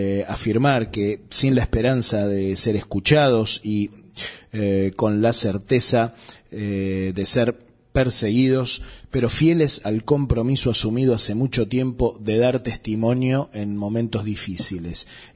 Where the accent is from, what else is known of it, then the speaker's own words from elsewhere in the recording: La Matanza, Buenos Aires Province, Argentina; a mí, que soy de La Matanza, me toca muy, muy particularmente